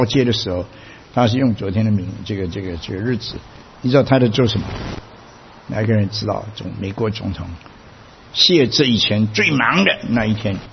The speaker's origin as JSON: {"language": "Chinese", "region": "Fujian", "country": "China", "said": "最后我们福建话叫做论"}